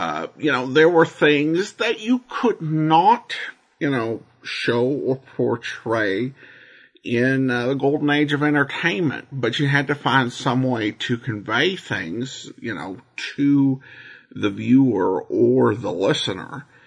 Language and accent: English; United States; as American listeners, we can kind of tell that this was an episode of a radio show.